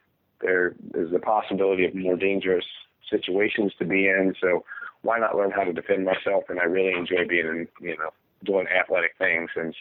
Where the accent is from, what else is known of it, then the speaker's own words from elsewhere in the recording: Cincinnati, Ohio, United States; Born and raised in the Midwest, Cincinnati, Ohio. I grew up and graduated from high school here in Cincinnati.